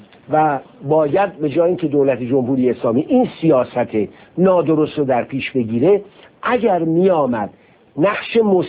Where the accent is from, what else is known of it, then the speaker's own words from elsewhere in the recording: Iran; بنده به عنوان یک ایرانی واقعا احساس شرم میکنم